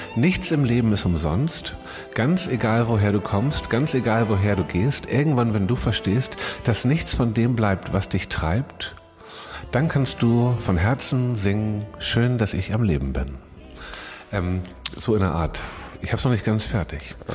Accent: Hamburg, Germany; Tatsächlich komme ich eigentlich aus Eimsbüttel, da bin ich geboren und habe die ersten Jahre in Eimsbüttel gewohnt. Dann in Lockstedt, dann in Stelling und dann in Schnelsen, um den genauen Verlauf mal zu sagen.

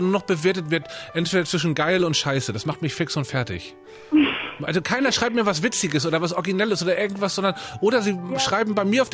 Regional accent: Northern Germany, Germany; ich bin aus Norddeutschland

